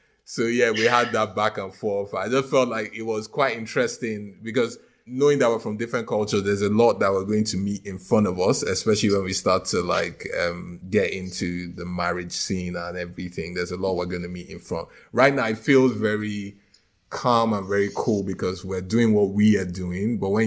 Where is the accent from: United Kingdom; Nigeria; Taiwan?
Nigeria; Look, I'm Nigerian, so I made a point to come in my traditional wear.